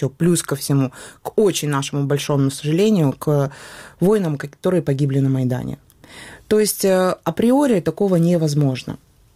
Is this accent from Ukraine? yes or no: yes; Ukraine; мы коренные жители Украины.